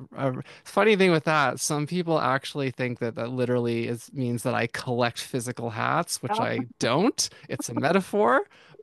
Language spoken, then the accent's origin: English; Canada; I'm a Canadian.